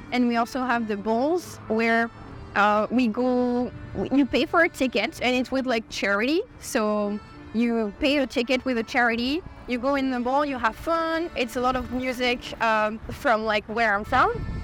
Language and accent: English; Dunkirk, Hauts-de-France, France; now in Canada; I'm originally from Dunkirk, which is a city in the north of France. It's pretty famous for the Second World War because there's actually also a movie about it. And one of the biggest traditions where I'm from, it's called the Carnival.